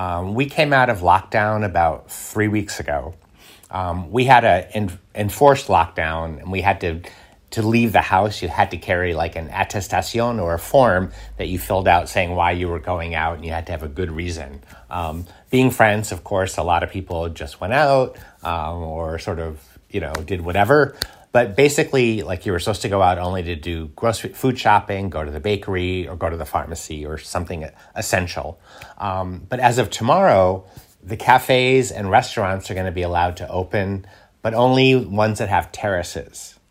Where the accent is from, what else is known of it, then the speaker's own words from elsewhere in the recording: United States; I stayed in because I'm an American and I follow rules.